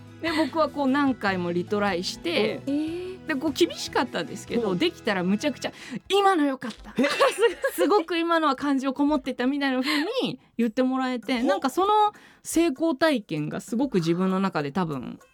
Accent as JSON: {"language": "Japanese", "region": "Okayama", "country": "Japan", "said": "僕岡山県です。岡山県の広島県との県境ら"}